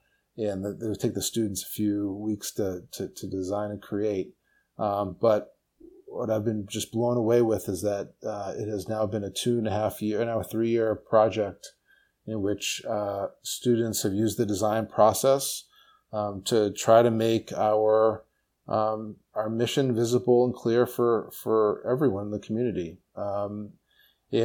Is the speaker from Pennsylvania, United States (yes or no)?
no; Massachusetts, United States; So I am hailing from Massachusetts, just outside of Boston.